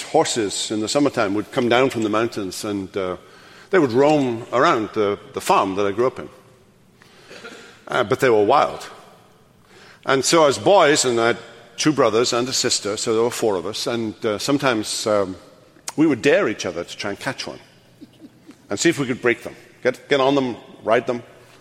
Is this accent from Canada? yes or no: no; Wales, United Kingdom; I grew up in what we called West Wales, and it was culturally distinct from South Wales and North Wales, even though we're only talking 100 miles here.